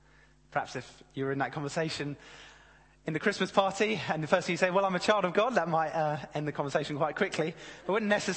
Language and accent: English; Brighton, South East England, United Kingdom; I'm from Brighton. I'm a father.